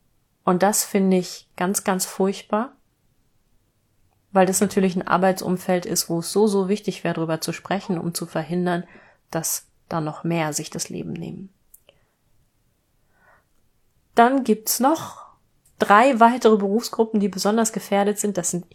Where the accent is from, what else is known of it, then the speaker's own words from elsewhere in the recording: Hanover, Lower Saxony, Germany; Und wenn man meine Heimatstadt Hannover googelt